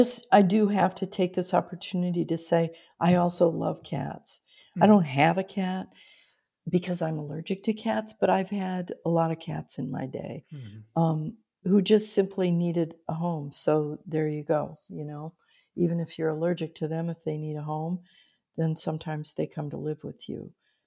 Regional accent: Zanesville, Ohio, United States; it was called In Zanesville, and it was about my hometown.

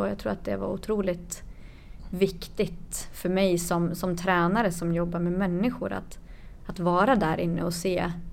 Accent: Ånge, Västernorrland County, Sweden; ett band hemma i Ånge där jag kommer ifrån, eller där jag vuxit upp

